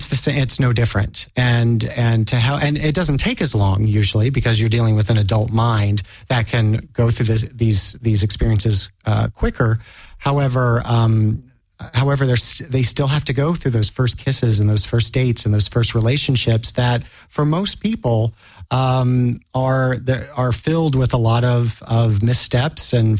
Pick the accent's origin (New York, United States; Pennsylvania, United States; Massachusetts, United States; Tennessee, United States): Tennessee, United States; I mean, I grew up in Tennessee, and there were no gay and lesbian centers.